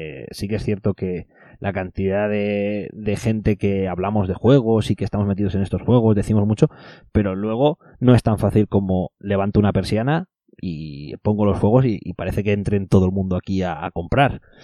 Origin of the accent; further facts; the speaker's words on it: Valencia, Valencian Community, Spain; yo, que soy de Valencia, cada vez que voy a Barcelona